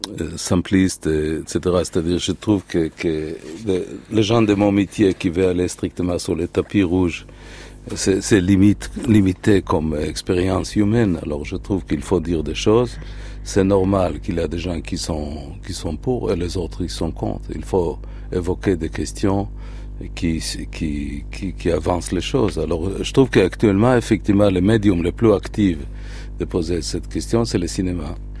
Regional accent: Haifa, Haifa District, Israel; ma ville natale, Haïfa

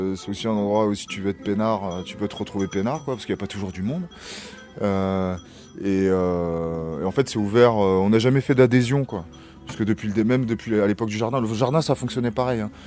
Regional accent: Livry-Gargan, Île-de-France, France; je suis pas de Bagnolet, mais je suis pas très loin, quoi. Je suis né à Livry-Gargan. J'ai grandi en Seine-Saint-Denis.

